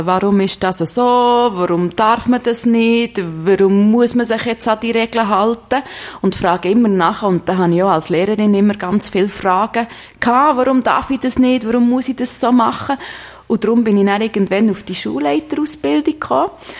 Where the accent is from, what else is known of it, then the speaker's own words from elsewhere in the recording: Brienz, Bern, Switzerland; now in Steffisburg, Switzerland; Ich bin 33, in Brienz aufgewachsen, wohne jetzt seit längerem in Steffisburg.